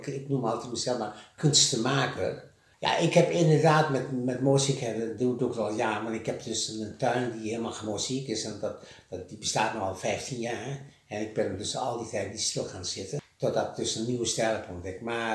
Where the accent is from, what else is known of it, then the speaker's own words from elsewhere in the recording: Gelderland, Netherlands; Dat ik helemaal geen Almeloer ben, want ik kom uit de Achterhoek.